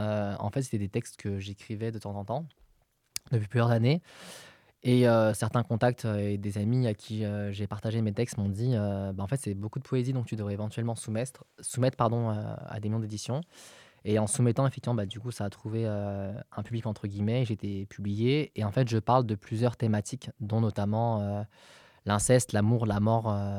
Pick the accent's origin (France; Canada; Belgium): France; Lyon, Auvergne-Rhône-Alpes; donc je suis lyonnais d'origine.